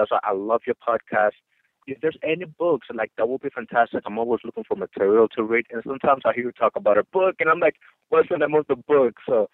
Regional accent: Dominican Republic; English is a second language; I'm from the Dominican Republic.

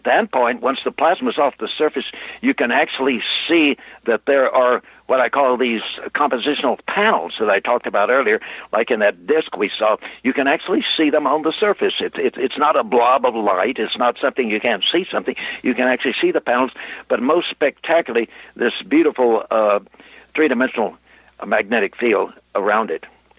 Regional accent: Corpus Christi, Texas, United States; I got a call from a friend of mine, Bob Matthews, in Corpus Christi, Texas, my hometown down there.

